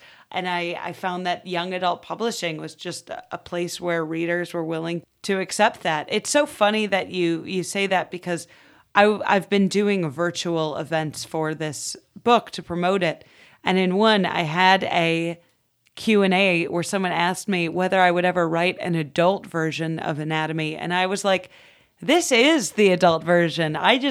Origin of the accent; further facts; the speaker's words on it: United States; As an American, I feel like it was exactly what I had always envisioned of a European city